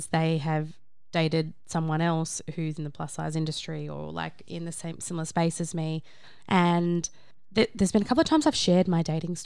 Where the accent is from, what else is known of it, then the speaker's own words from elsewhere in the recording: Australia; from Australia, you know?